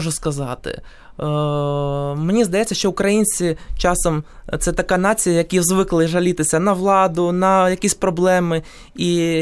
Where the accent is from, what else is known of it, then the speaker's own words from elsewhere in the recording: Kyiv, Ukraine; От можу, наприклад, привести наше рідне місто Київ.